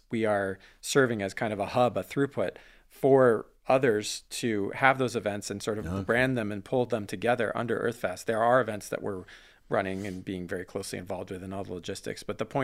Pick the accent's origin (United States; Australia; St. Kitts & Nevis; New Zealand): United States; New England; now in Wisconsin, United States; I'm originally from New England, ended up here for graduate school, and found my way into kind of a different love for Wisconsin